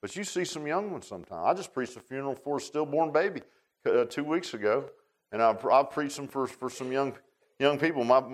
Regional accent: Virginia Beach, Virginia, United States; That Virginia Beach shooting, I grew up in Virginia Beach, is near and dear to my heart.

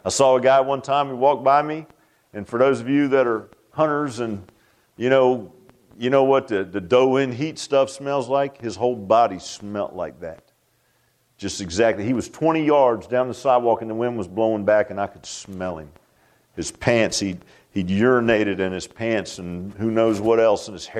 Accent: Virginia Beach, Virginia, United States; when I grew up in Virginia Beach, and when I grew up in Virginia Beach, it was more of a sleepy little town than it is now

